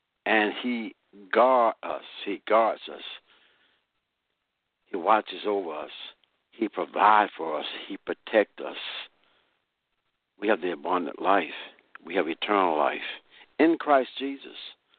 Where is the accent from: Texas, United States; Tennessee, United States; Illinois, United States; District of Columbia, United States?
Texas, United States; I'm going to tell you because I grew up down in East Texas, and I know in the farmland of East Texas down there